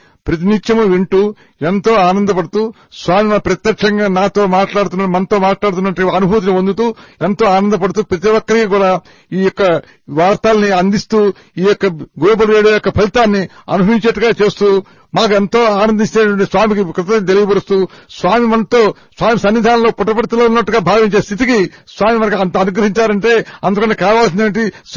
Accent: Vijayawada, Andhra Pradesh, India; మా native place Vijayawada. నా వయస్సు 91 సంవత్సరం.

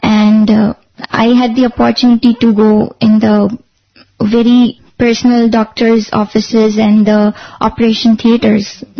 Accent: Surat, Gujarat, India; from Surat, Gujarat. I am a student, just completed my bachelor's in interior design.

